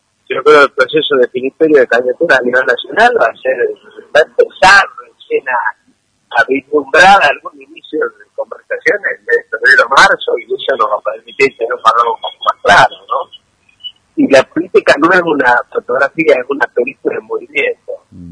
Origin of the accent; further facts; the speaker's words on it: Tucumán, Argentina; Como tucumano, no entiendo a los tucumanos